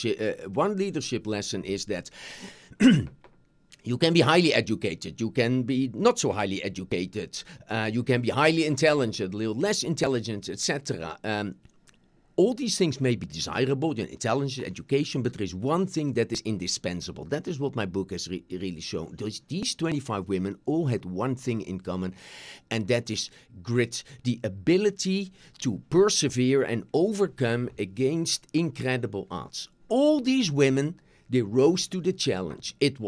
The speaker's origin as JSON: {"language": "English", "country": "Netherlands", "second_language": "English", "said": "I come from the Netherlands originally."}